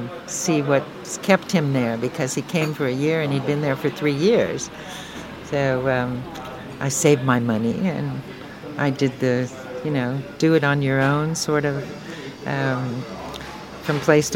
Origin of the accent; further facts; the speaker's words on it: Los Angeles, California, United States; moved away as an adult; I grew up in Los Angeles, in Hollywood. Went to Hollywood High School and UCLA.